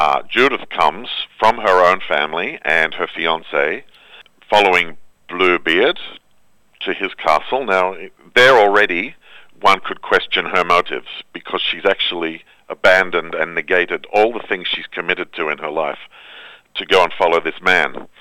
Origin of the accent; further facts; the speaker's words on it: Sydney, New South Wales, Australia; I grew up in Sydney with my grandparents, my grandmother, my grandfather.